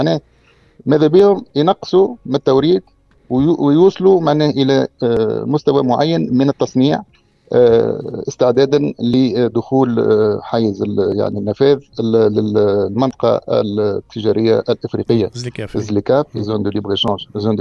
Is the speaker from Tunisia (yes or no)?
yes; Tunisia; احنا عندنا في تونس